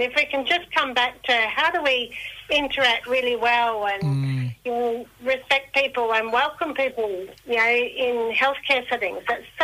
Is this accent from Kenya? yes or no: no; Kangaroo Island, South Australia, Australia; Yeah, and I grew up on Kangaroo Island, so I'm an island girl, but from a rural background.